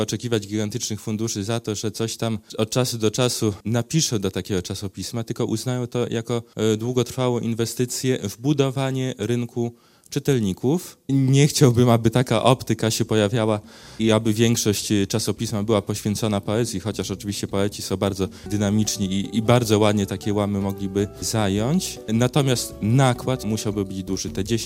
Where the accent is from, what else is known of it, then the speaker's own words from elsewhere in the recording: Choroszcz, Podlaskie Voivodeship, Poland; Ja jestem z Choroszczy